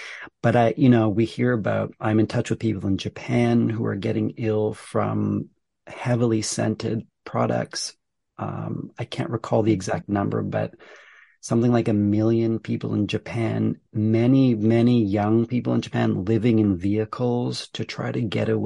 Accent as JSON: {"language": "English", "country": "Canada", "said": "I'm Canadian, based in outside of Vancouver in British Columbia on the west coast of Canada"}